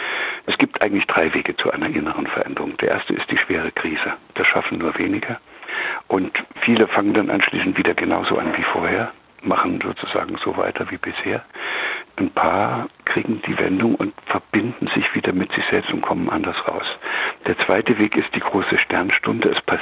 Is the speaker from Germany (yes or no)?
yes; East Germany, Germany; meine Eltern beschlossen haben, von dem Dorf und der Wassermühle, wo ich groß geworden bin, in die Stadt zu ziehen. In der damaligen DDR ist das gewesen.